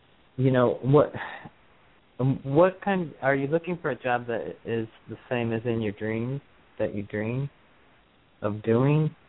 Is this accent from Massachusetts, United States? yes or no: no; North Carolina, United States; I'm from North Carolina, so I drove all the way to New York